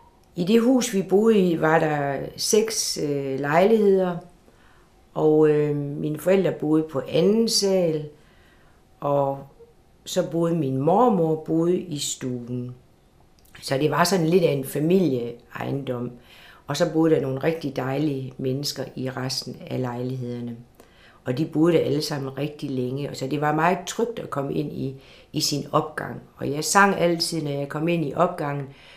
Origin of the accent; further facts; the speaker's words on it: Horsens, Central Denmark Region, Denmark; born there; og jeg er født i Fredericiagade 43 i Horsens. Og jeg er født i en ejendom, som min oldefar, som emigrerede til Danmark fra Sverige, byggede omkring 1912-1914.